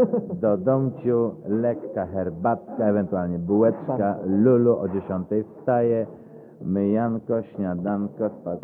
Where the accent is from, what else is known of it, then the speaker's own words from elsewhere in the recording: Gdańsk, Pomeranian Voivodeship, Poland; Tylko we trzech jesteśmy z Gdańska.